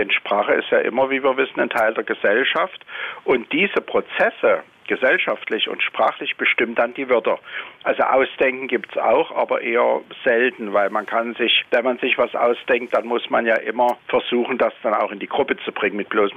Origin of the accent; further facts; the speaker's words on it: Dresden, Saxony, Germany; now in Wiesbaden, Germany; als Dresdner in Wiesbaden